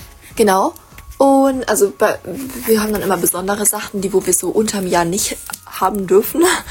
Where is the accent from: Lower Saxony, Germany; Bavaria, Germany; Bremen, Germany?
Bavaria, Germany; ich komme aus Bayern